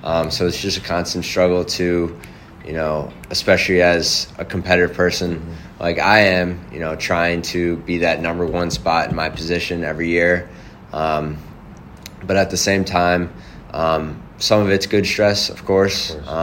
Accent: New Jersey, United States; So I grew up originally in New Jersey. Pretty hotbed for the sport of lacrosse.

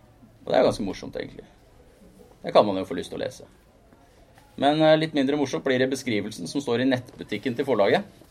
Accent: Minnesund, Akershus, Norway; og som lokalavisa mi da, fra der jeg kom fra Minnesund

